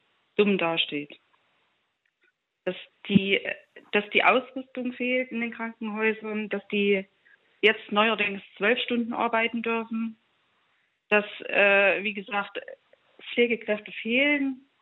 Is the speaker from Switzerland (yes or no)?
no; Leipzig, Saxony, Germany; Ich komme aus der Leipziger Ecke